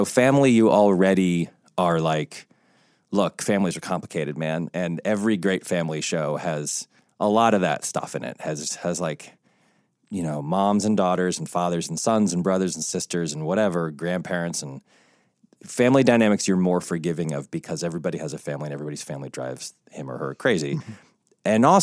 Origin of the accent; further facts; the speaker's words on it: Connecticut, United States; You know, they were in Chicago and I grew up in Connecticut, but like, it's essentially the same, the kind of high school cliques and the this and the that, and everybody's white.